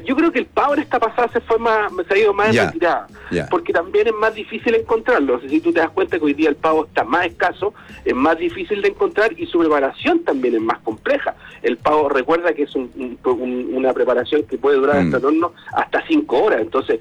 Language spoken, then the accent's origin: Spanish; Santiago, Santiago Metropolitan Region, Chile; Ahora, nosotros somos de Santiago, yo en este minuto estoy en Santiago Centro, tú estás en Providencia